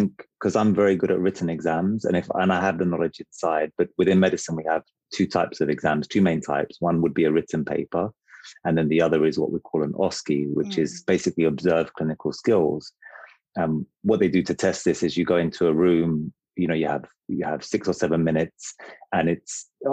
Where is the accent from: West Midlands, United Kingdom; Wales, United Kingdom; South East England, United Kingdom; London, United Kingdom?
London, United Kingdom; I was brought up in London, in South London, and just lived with my mum and my three siblings.